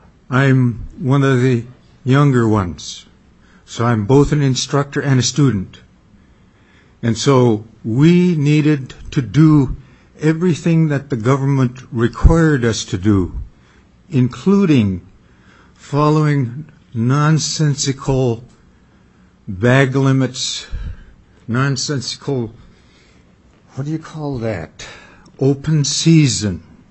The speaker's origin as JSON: {"language": "English", "town": "Unalakleet", "region": "Alaska", "country": "United States", "tie": "born there", "said": "I was born in Unalakleet, Alaska in 1941. I have watched Alaska grow since statehood."}